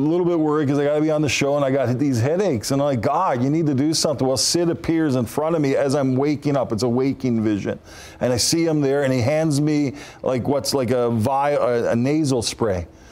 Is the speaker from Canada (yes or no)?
yes; Canada; I'm from Canada, guys, and it's still winter.